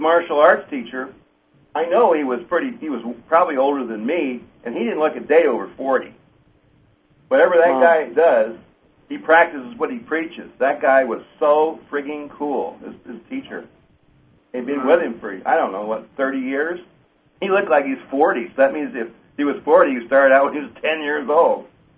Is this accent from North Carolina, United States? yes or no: no; Ann Arbor, Michigan, United States; he's from Kalamazoo, and I'm from Ann Arbor